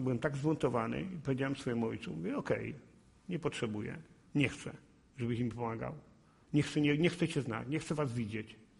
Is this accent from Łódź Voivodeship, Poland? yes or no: yes; Kutno, Łódź Voivodeship, Poland; Moi rodzice byli jednymi z najbogatszych ludzi w Kutnie